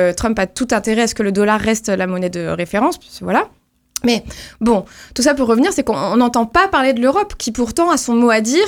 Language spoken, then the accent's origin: French; France; Nous, en tant qu'Union européenne, en tant que Français